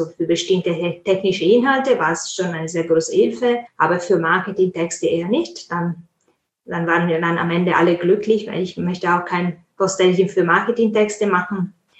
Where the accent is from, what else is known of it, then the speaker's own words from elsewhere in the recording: Italy; German is a second language; now in Munich, Germany; ich komme ursprünglich aus Italien. Ich bin Übersetzerin, Posteditorin